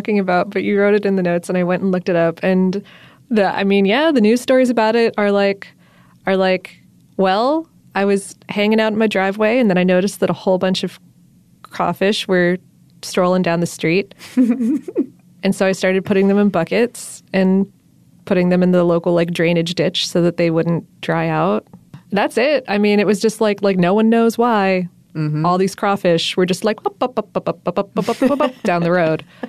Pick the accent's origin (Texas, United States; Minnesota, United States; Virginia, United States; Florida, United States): Florida, United States; now in Atlanta, United States; And so, therefore, even though I'm from South Florida and the North, I picked up the word crawfish because that's what everyone here calls them.